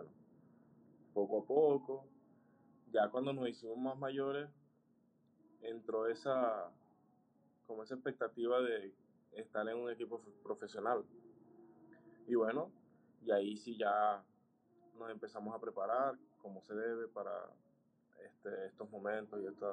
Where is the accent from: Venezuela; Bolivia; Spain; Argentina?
Venezuela; agradecido como venezolano por todos los buenos momentos que nos dio